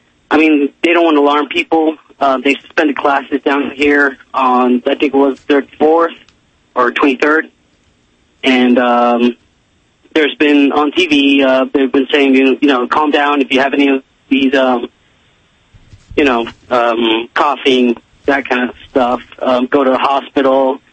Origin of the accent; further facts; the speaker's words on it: Texas, United States; now in Mexico; Well, I just moved down here a couple of months ago, and I'm actually from Texas.